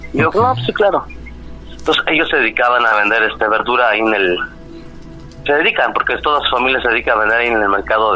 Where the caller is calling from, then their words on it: Tláhuac, Mexico City, Mexico; De la alcaldía de Tláhuac.